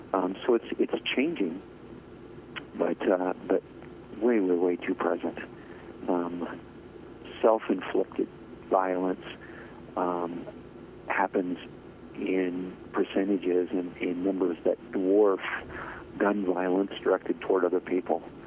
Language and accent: English; Pella, Iowa, United States; I grew up in Pella.